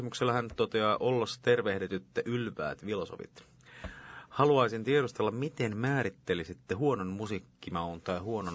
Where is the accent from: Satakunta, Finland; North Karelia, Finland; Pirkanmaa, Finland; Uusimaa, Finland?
Uusimaa, Finland; Espoo; Koska nuoruuteni Espoossa oli oikeastaan siinä iässä, kun havahduin ylipäätään populaarikulttuurin maailmaan